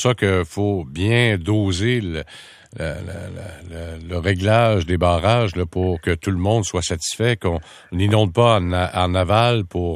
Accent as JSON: {"language": "French", "region": "Quebec", "country": "Canada", "said": "Chez nous, au Québec, ben, on se demande comment améliorer ses performances en la matière."}